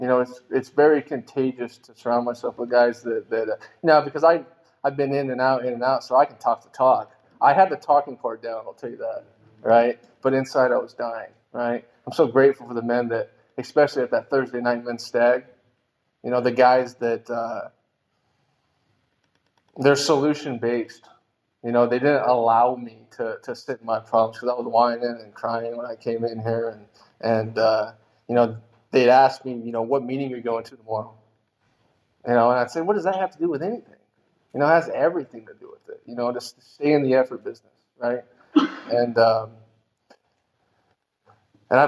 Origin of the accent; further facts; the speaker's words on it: Idaho, United States; I grew up in Idaho in a smaller town, right?